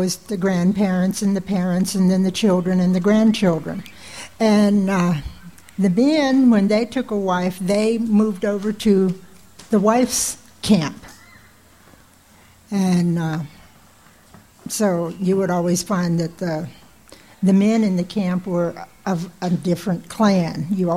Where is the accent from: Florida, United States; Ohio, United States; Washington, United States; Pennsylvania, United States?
Florida, United States; Hollywood; I'm a Seminole from Hollywood, Florida. I come from the Panther Clan.